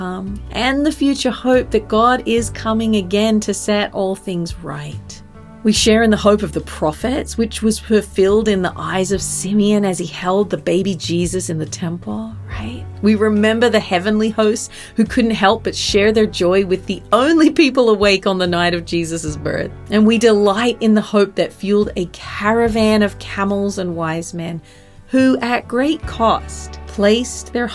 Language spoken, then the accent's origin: English; Australia; born there; because I was born in Australia and we don't celebrate Thanksgiving.